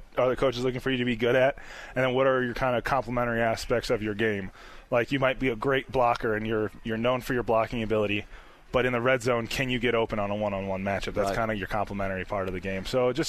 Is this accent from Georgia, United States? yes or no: no; Chicago, Illinois, United States; I'm from Chicago, so they were playing the Cubs.